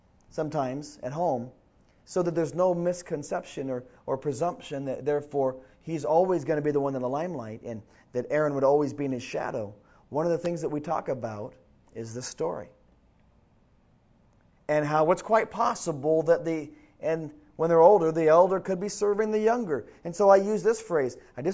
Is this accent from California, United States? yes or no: yes; Oak View, California, United States; here's where I grew up over here in Oak View, and there's Jerusalem over there by Lake Casitas.